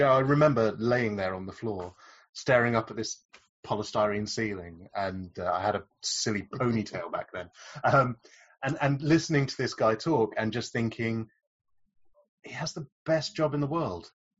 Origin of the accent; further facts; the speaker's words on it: United Kingdom; There's half a dozen people in front of you and you kind of settle down for the wait because we're British and we love queuing.